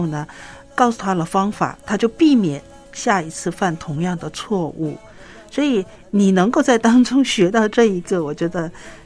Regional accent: China; 这就是今天我们中国人的教育的一些方式上面的盲点吧。

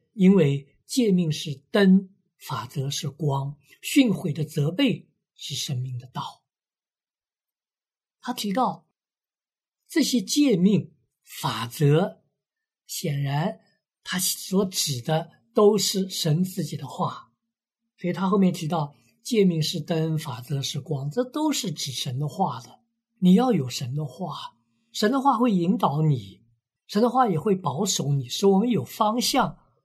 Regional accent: China; 我们中国人常说，有些人听话是耳旁风

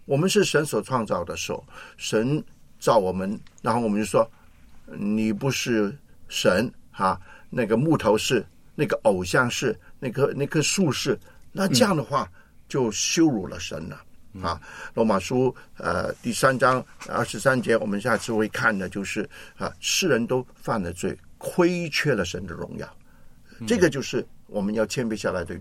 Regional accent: China; 那么我们中国人呢就很厉害的，最爱讲面子的

